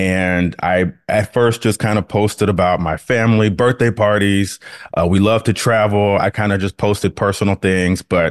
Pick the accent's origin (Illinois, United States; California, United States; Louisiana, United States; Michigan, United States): Louisiana, United States; Baton Rouge; I'm from Baton Rouge, Louisiana. And so I went to Louisiana State University for college.